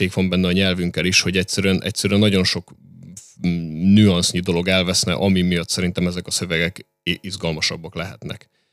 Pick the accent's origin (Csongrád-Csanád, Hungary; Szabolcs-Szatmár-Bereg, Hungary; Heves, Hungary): Heves, Hungary; Eger; én legalábbis ezt látom Egriként.